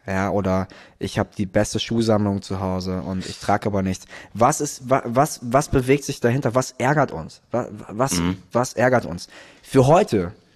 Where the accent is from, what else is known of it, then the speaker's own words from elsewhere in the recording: Cologne, North Rhine-Westphalia, Germany; Wow, als Kölner, du, ich bin jetzt schon so lange in dieser Stadt.